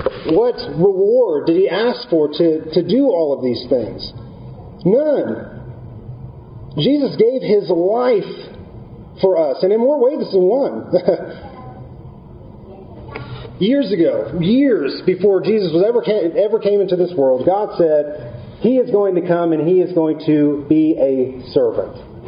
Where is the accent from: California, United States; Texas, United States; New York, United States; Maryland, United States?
Texas, United States; Lubbock; I mean, I'm from Lubbock.